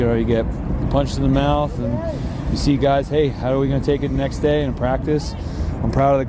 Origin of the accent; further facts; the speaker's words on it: New Jersey, United States; they're making fun of me because I'm from New Jersey and we got three Canadians.